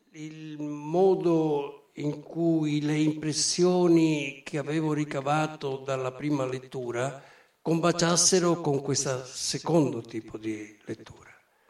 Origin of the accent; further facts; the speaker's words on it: Naples, Campania, Italy; io napoletane ma con origini ancora più meridionali. Ho avuto entrambi i genitori calabresi.